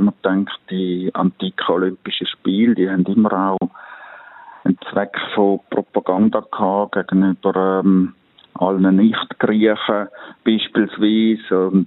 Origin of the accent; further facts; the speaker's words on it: Switzerland; Vielleicht sind wir Schweizer ein bisschen konsensorientierter und stehen nicht so gerne in der Öffentlichkeit.